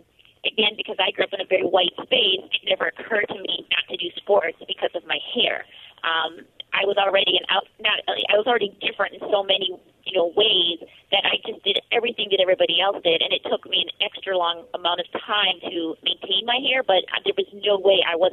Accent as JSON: {"language": "English", "town": "Milwaukee", "region": "Wisconsin", "country": "United States", "tie": "born or raised there", "said": "I grew up in Milwaukee, Wisconsin, and my hair was literally, like the rest of me, very much in an assimilation mode."}